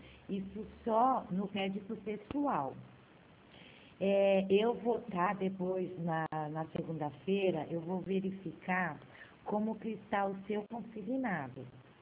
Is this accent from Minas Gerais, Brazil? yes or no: no; Sorocaba, São Paulo, Brazil; eu sou de Sorocaba.